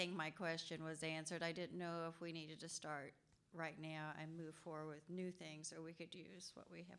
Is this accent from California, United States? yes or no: no; Wichita, Kansas, United States; from Wichita, Kansas, and I'm a member of First Unitarian Universalist Church there.